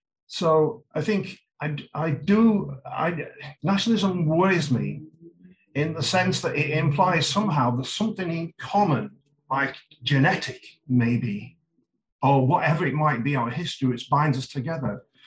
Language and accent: English; Yorkshire and the Humber, United Kingdom; I am English. I come from Middle England. I come from Yorkshire, right in the middle of England, probably quite in the near to the geographic centre.